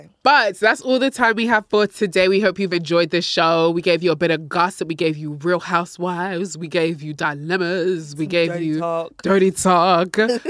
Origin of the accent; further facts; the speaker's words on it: Nigeria; Listen, I'm Nigerian.